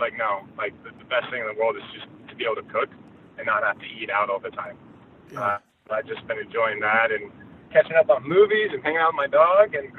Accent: United States; now in Indianapolis, United States; I grew up near Lake Tahoe. So when I wasn't skiing, I was on a boat of some sort.

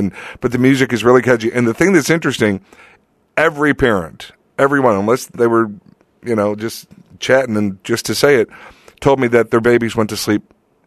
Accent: Lansing, Illinois, United States; Lansing, Michigan. Lansing, Illinois.

